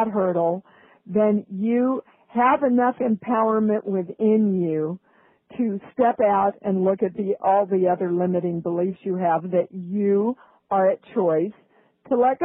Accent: Kansas, United States; And growing up in the Midwest, I wasn't any different. I was the quintessential, you know, poor kid from Kansas. My family was very poor. We lived with my grandmother most of the time.

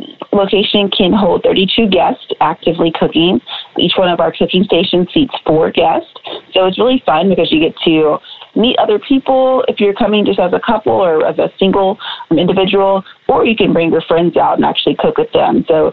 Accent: West Virginia, United States; born there; now in Houston, United States; So I was born in West Virginia, and I went to school at Stephen F. Austin State University before I attended culinary school here in Houston. And been here ever since.

